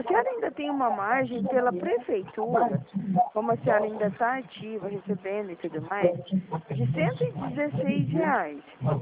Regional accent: Dourados, Mato Grosso do Sul, Brazil; Eu sou aqui de Dourados.

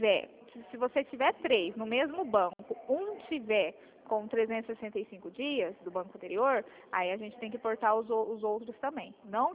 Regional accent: Colíder, Mato Grosso, Brazil; Colíder, Mato Grosso. Você conhece?

